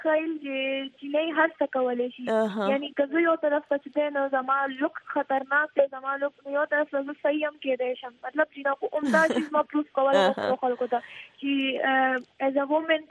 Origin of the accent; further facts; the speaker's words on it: Peshawar, Khyber Pakhtunkhwa, Pakistan; مونږ خاص د پېښور یو یعنی پېښور کې زما پیدایش زمونږ لکه فیملی هم د پېښور نه ده